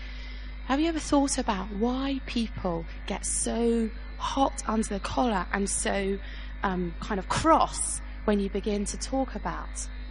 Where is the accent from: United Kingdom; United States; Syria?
United Kingdom; England; I, as an English person, aged 28, open my Bible and I read it and it has a particular meaning to me